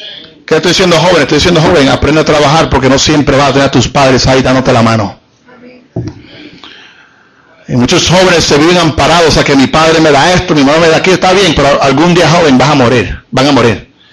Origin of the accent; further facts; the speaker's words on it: Puerto Rico; yo doy gracias a Dios que somos puertorriqueños. Doy gracias a Dios de pertenecer a los Estados Unidos.